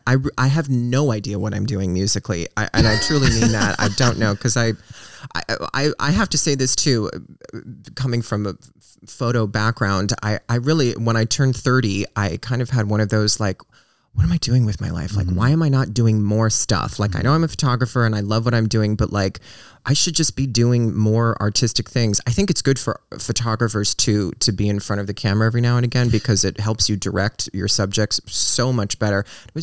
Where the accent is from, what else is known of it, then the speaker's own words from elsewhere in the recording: Reno, Nevada, United States; And I grew up in Reno, which is it's a little bigger